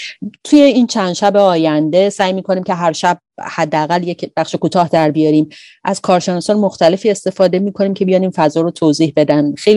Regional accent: Iran; moved away; به عنوان ایرانی که در خارج از ایران هستم

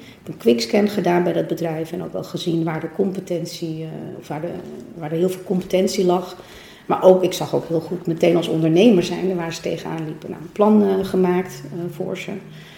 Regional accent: Amsterdam, North Holland, Netherlands; Zelf ben ik geboren en getogen in Amsterdam. Maar mijn ouders komen inderdaad uit Portugal, vandaar ook mijn achternaam.

